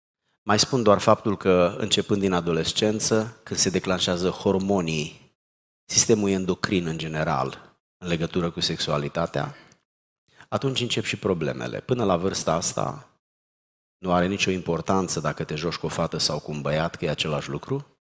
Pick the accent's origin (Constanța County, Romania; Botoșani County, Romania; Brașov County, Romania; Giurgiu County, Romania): Giurgiu County, Romania; Giurgiu; M-am născut în Giurgiu, sub București, un oraș pe malul Dunării, un oraș mai mic, sub o influență turcească, într-o zonă destul de diferită de Banat, de Ardeal în general.